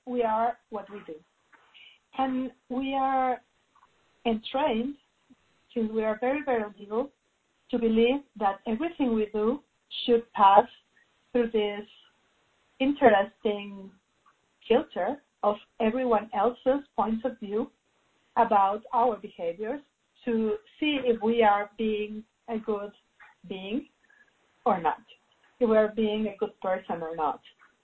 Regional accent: Mexico; English is a second language; And if you find my English a little bit weird, it's because I am from Mexico.

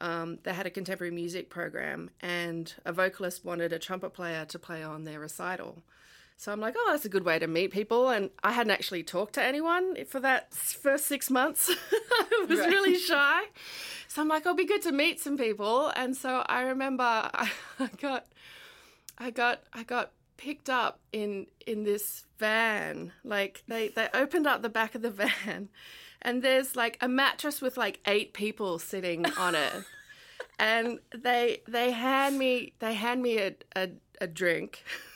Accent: Sydney, New South Wales, Australia; I'm from Sydney, Australia, and I'm from an area that had really good music programs.

